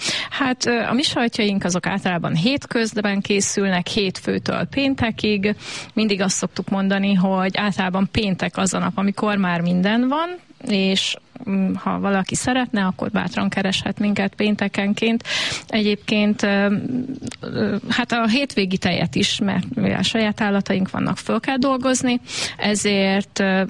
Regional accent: Zalkod, Borsod-Abaúj-Zemplén, Hungary; balsai vagyok, és balsai lettem, és arra is büszke vagyok, hogy én a Tisza túloldaláról, a Bodrog közszívéből, a Zalkodról kerültem ide.

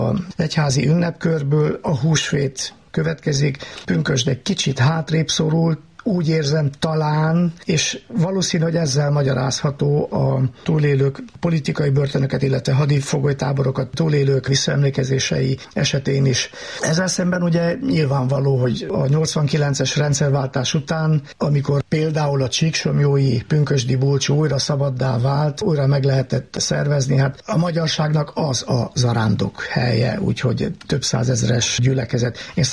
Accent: Székely Land, Romania; now in Kalotaszeg, Romania; Én alapállásban és eredetileg székelyföldi vagyok, és tudom, hogy ott hogy ülik meg a pünkösdöt.

